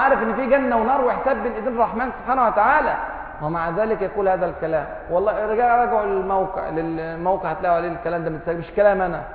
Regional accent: Egypt; ده احنا عندنا في مصر كمان رحمه شويه

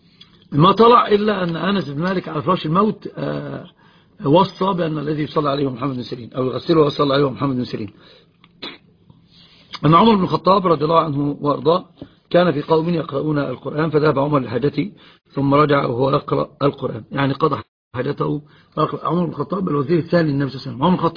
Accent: Egypt; يقولون عندنا في مصر: لا يخر الماء منه

